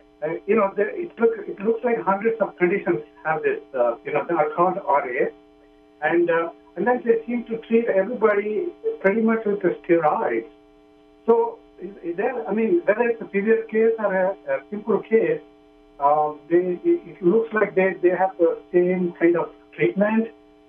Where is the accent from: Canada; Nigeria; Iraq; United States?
United States; New York; I'm from New York.